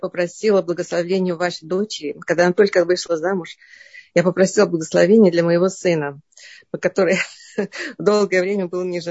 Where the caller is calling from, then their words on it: Moscow, Russia; Я из Москвы звоню.